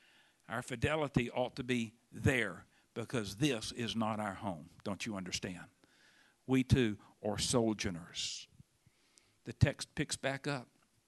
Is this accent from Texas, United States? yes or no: yes; Houston, Texas, United States; Houston. Are you really? How about that? Me too. Seventh generation. My kids are seventh generation Houstonians.